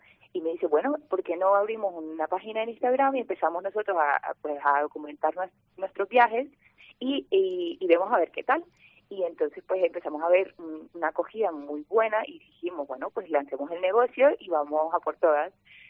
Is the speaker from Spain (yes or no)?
no; Colombia; yo soy colombiana